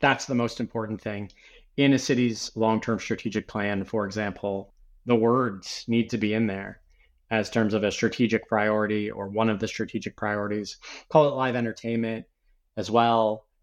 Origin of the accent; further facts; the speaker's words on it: Canada; now in United Kingdom; I'm Canadian. I live in the UK, but I spend a lot of time working in the US and in lots of other countries. I'm not American